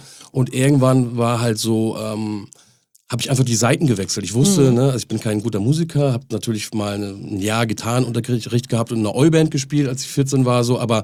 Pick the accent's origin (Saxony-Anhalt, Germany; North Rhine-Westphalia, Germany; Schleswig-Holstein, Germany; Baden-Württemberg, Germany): Schleswig-Holstein, Germany; Henstedt-Ulzburg; ich bin auf dem Dorf groß geworden, ein Gruß auch noch raus an meine Geburtsstadt, Heinstede-Ulzburg